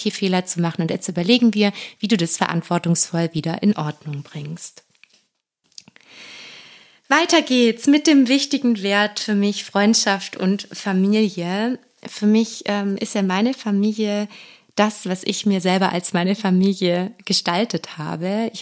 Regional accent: Baden-Württemberg, Germany; ich komme ja aus dem Schwaben, aus Oberschwaben

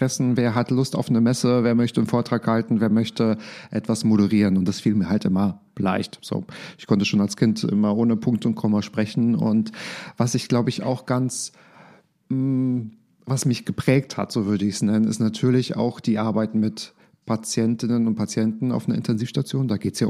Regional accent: Berlin, Germany; aus Berlin.

